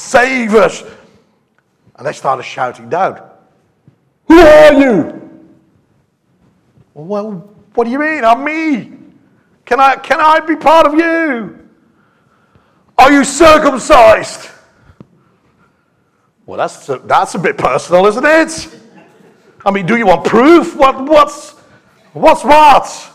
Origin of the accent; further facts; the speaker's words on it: Netherlands; English is a second language; I'm from Holland originally, lived there, and that's where I was born.